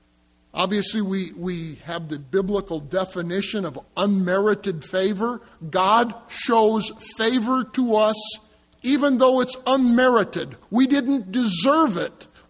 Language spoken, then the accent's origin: English; Wisconsin, United States; Now, if you're like me, having been born and raised in the Wisconsin countryside, we knew Ben Franklin's admonition, early to bed and early to rise